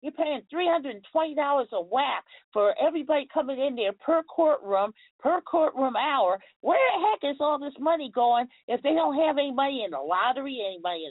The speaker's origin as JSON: {"language": "English", "country": "United States", "tie": "born or raised there", "said": "I'm an American citizen. I've been here all my life. I was born in this country."}